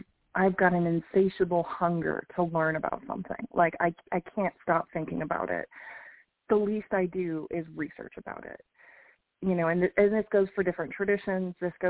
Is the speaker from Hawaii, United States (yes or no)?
no; Louisiana, United States; So I mentioned that I grew up in Louisiana